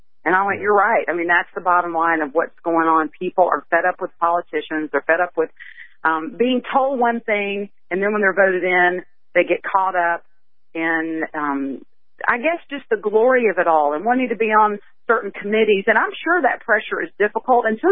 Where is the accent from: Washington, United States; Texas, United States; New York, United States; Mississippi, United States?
Mississippi, United States; I'm from Mississippi.